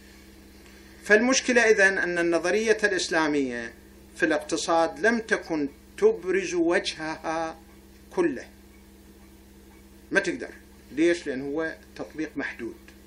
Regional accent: Najaf, Najaf Governorate, Iraq; من كنا آخر منطقة عندنا بالنجف كانت هي الحزام الأخضر، آخر منطقة، وحي العلماء كان كلش بعيد، وحي السعد هذا بطريق الكوفة هذا بعيد

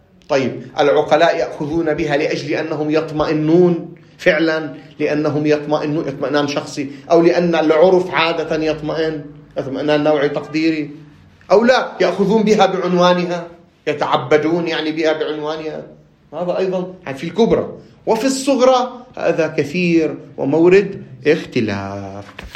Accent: Lebanon; في بيئتي أنا كلبناني

